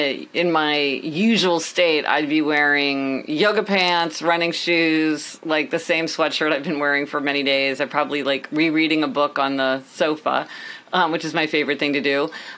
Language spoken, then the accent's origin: English; Kansas City, Missouri, United States; Well, I am actually from Kansas City. This is my grandparents who live in North Platte, Nebraska. But still, Kansas City is far from New York City. So I came east to go to college.